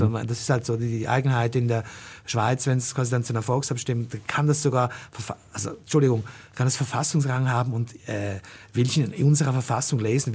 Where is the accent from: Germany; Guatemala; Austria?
Austria; born there; Ich bin geborener Österreicher